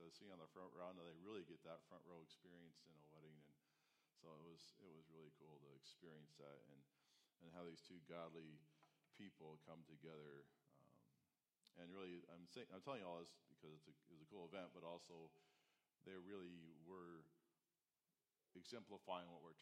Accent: Alaska, United States; But, when you're born and raised in Alaska, 80 degrees is really hot.

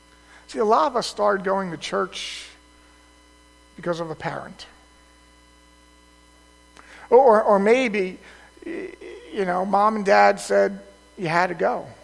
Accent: Toms River, New Jersey, United States; The nice thing about growing up in Tom's River, New Jersey, is that you didn't have any teams, so you got to pick whatever you wanted.

